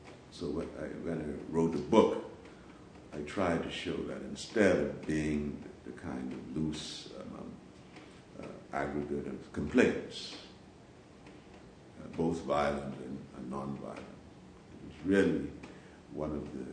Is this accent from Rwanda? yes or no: no; Bahamas; Growing up in the Bahamas to begin